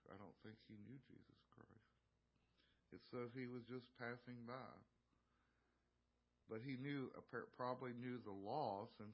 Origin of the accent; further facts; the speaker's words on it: Kentucky, United States; I grew up in Kentucky, and when the snow starts falling, I'm ready to stay home.